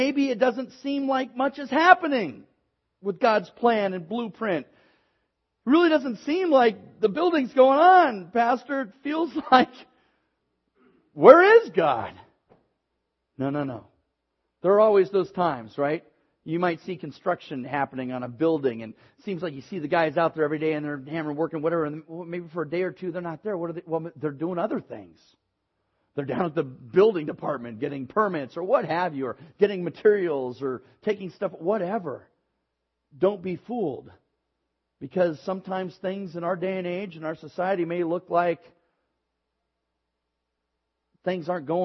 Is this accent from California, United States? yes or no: yes; Hayward, California, United States; Growing up in Hayward, I remember we'd have parades for this, parades for